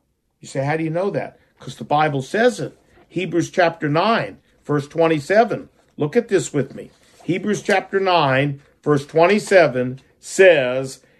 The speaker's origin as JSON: {"language": "English", "region": "Virginia", "country": "United States", "said": "But look at my kids. We're here from Virginia."}